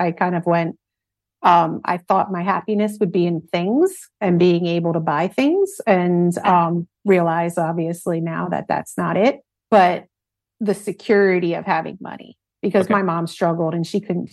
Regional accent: Philadelphia, Pennsylvania, United States; Philadelphia.

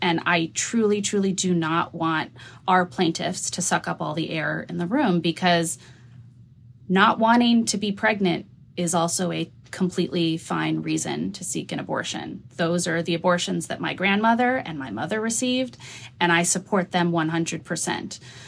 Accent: New Mexico, United States; I'm from New Mexico, so I'm allowed mm-hmm. to say that.

